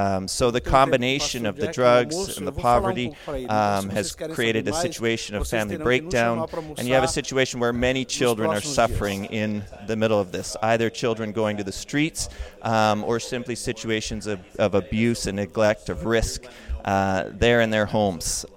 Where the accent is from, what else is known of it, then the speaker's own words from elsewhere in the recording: Sioux Lookout, Ontario, Canada; I'm Canadian. I grew up in Sulacout, Ontario, northwestern Ontario, there beyond Thunder Bay.